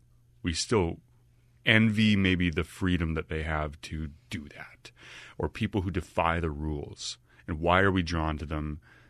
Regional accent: Calgary, Alberta, Canada; moved away as an adult; now in United States; I grew up in Calgary for all my childhood, high school, did a little bit of my college time there. Then transferred to the U.S. for university.

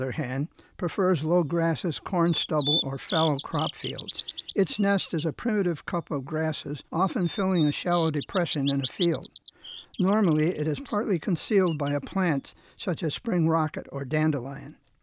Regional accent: Albion, United States; During the 1930s, when I first became interested in nature, my hometown, Albion, was really an agricultural community.

